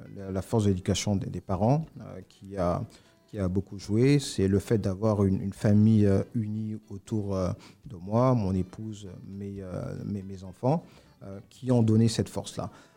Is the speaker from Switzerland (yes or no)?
no; Côte d’Ivoire; moved away; c'était le premier retour chez moi en Côte d'Ivoire.